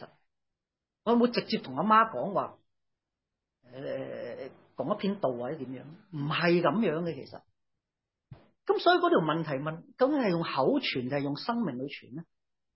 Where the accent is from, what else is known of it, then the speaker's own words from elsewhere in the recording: Chaozhou, Guangdong, China; 我哋系潮州人嚟噶嘛？